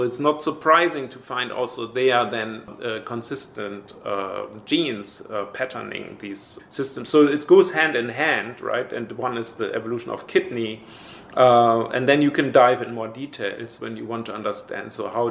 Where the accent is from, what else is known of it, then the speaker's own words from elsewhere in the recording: Bremen, Germany; also born or lived in Berlin; So I moved from my hometown Bremen to study biology in Berlin, and this was just shortly after the wall came down.